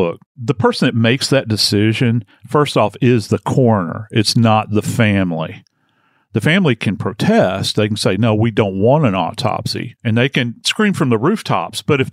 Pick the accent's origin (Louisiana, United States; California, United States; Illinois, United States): Louisiana, United States; New Orleans; Many people know I'm from New Orleans. And so I've written out multiple hurricanes.